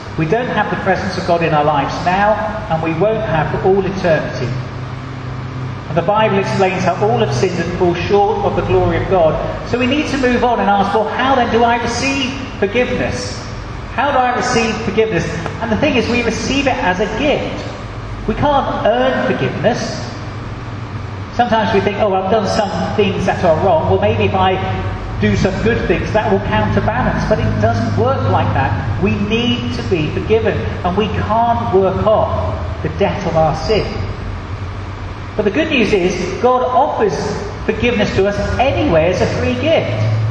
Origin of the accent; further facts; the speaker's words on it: United Kingdom; But as British people, we're not very good at accepting gifts.